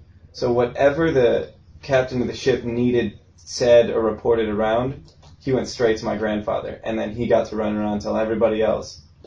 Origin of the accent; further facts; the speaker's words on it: Birmingham, Michigan, United States; Originally, just outside Detroit, Michigan. A little town called Birmingham, Michigan. Grew up there